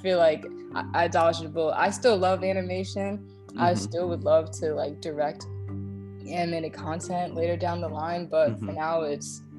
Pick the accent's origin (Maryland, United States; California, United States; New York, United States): Maryland, United States; I'm home from the West Coast. I'm originally from Maryland.